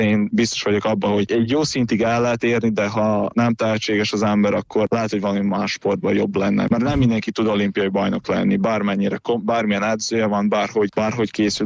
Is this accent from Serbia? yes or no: yes; Senta, Vojvodina, Serbia; now in Hungary; utána visszaköltöztem, zentán nem tudtam profint csinálni, az úszást kerestem, hogy hol tudnék, és akkor Magyarországra költöztem.